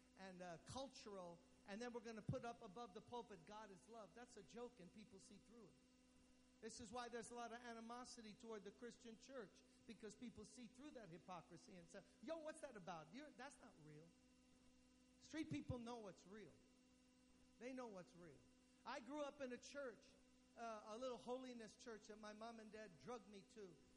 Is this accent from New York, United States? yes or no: yes; New York City, New York, United States; I come from New York City.